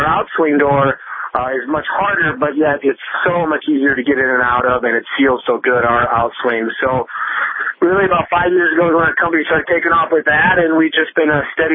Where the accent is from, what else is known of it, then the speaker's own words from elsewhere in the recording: Iowa, United States; I'm from Iowa. I'm in Iowa.